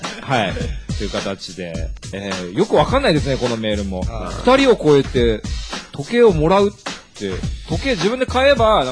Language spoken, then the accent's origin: Japanese; Saitama, Japan; born there; 僕も、全然埼玉生まれで、